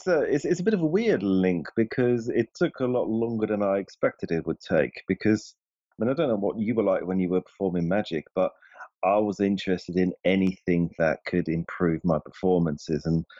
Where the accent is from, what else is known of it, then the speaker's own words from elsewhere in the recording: Switzerland; English is a second language; moved away as an adult; now in London, United Kingdom; I grew up in Switzerland. I, at the age of 19, I moved to London to start my career, really, as a professional magician.